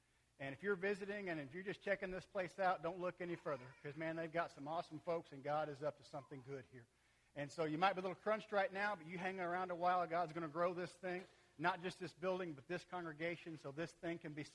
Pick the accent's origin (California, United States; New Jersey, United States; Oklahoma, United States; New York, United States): Oklahoma, United States; You know, I grew up in Oklahoma, just across the border up there near Oklahoma City